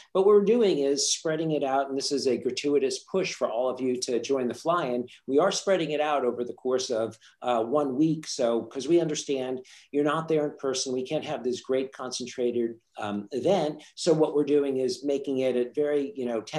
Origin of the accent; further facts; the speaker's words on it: New York, United States; I am a New Yorker. We have a lot of New Yorkers on this call. My mother's from Little Italy and my father's from Arthur Avenue in the Bronx. We are very Italian people.